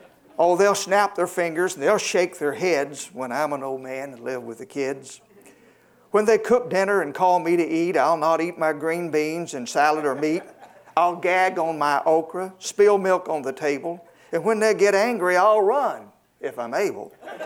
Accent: Arkansas, United States; you know, I was born and raised in Arkansas. We considered Texas one of our border states.

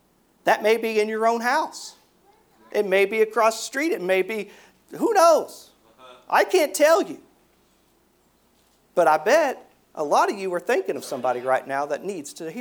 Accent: Dallas, Texas, United States; The church I grew up in Dallas was Pleasant Grove Baptist Temple. It was Dr. R.D. Wade was my pastor growing up.

